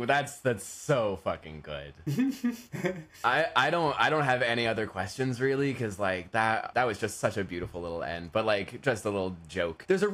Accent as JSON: {"language": "English", "region": "New York", "country": "United States", "tie": "born or raised there", "said": "I grew up on Long Island, which is a very specific type of, like, white middle class privilege."}